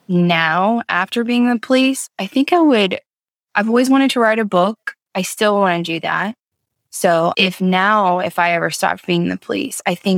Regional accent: Oregon, United States; I'm from Oregon. Okay. So, you know, we call like the Willamette Valley wine country.

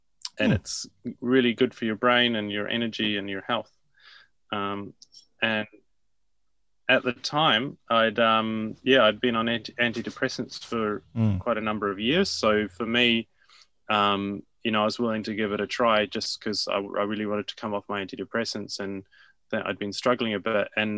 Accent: Wellington, New Zealand; So I'm actually from Wellington originally.

